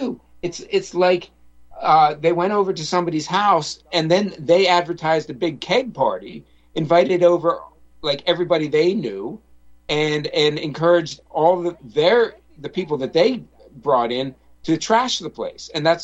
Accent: United States; So in the United States, because I'm American and a lot of the listeners are American

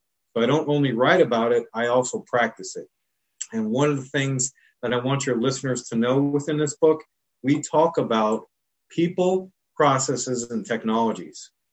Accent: Wilkes-Barre, Pennsylvania, United States; That's my hometown of Wilkes-Barre, Luzerne County

